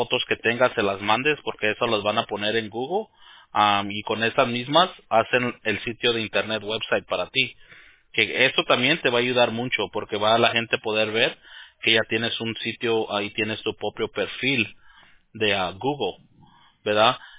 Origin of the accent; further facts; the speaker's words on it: Mexico; yo soy mexicano, nosotros usamos una palabra un poco más vulgar.